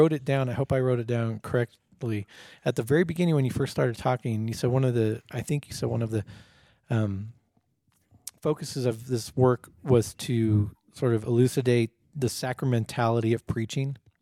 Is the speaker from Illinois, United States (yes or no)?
no; California, United States; Now, maybe this just is because I grew up in California, whatever, but I've always gone to very conservative LCMS churches